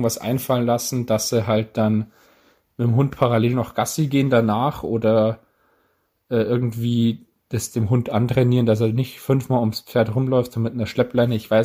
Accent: Bavaria, Germany; Haben auch zumindest bei uns in Bayern die Forellen zum Teil Schonzeitende gehabt.

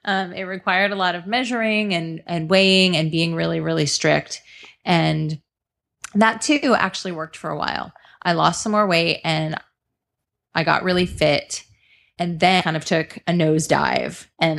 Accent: Pennsylvania, United States; I grew up in Pennsylvania, and my dad owned a restaurant, and my mom was a wonderful cook

